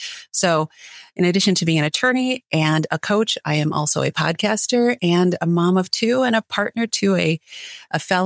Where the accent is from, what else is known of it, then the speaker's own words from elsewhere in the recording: Milwaukee, Wisconsin, United States; well, I grew up in Wisconsin, in Milwaukee. So it was very different from the Philippines that they left.